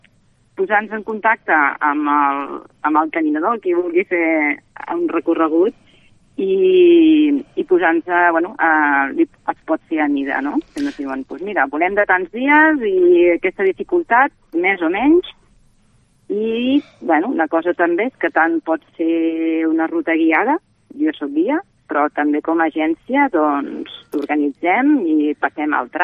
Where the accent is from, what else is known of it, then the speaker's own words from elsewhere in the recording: Cardona, Catalonia, Spain; jo soc de Cardona i tenim la muntanya de Salt també